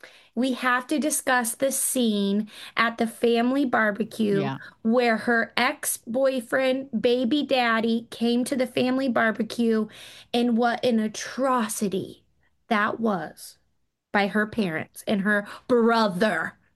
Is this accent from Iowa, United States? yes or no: no; Indiana, United States; from Indiana, ready to talk all things reality TV.